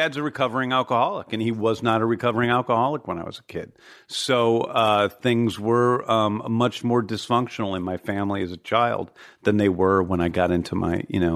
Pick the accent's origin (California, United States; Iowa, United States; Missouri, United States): Missouri, United States; Manchester; You know, I grew up in St. Louis, Missouri in the 70s